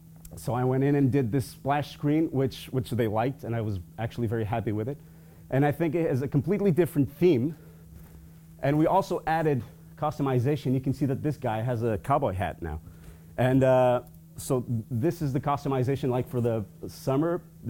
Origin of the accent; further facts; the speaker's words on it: Barcelos, Norte, Portugal; Now, this is the first game that I did with a company from Barcelos, which is my hometown, obviously represented here.